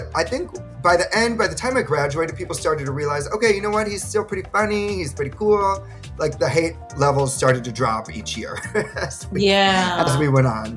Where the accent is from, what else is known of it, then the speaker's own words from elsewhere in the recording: Saukville, Wisconsin, United States; now in Los Angeles, United States; I grew up in Saukville, Wisconsin, so, you know, like the middle of nowhere. I'm happy to be in LA.